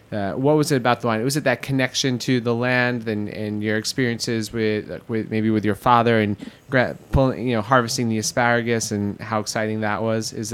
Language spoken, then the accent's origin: English; Queens, New York, United States; Wow, that's an experience that growing up in Queens, I can say I never once had.